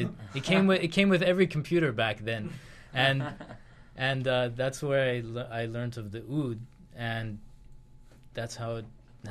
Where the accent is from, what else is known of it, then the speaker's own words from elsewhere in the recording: Canada; I grew up in Canada. These guys are all from Iran, but I grew up here, and my dad's side of the family is all Canadian